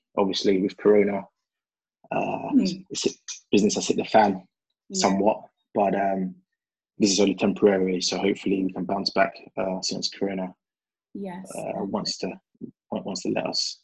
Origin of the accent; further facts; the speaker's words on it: United Kingdom; born there; As you can tell, I'm of Ghanaian descent. I'm born in the UK, but my parents are both born in Ghana.